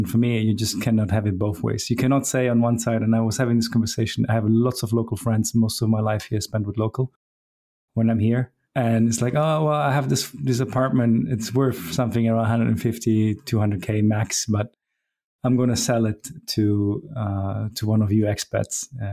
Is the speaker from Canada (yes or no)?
no; Germany; now in Portugal; So I grew up in Germany, so I always have the inner German in me.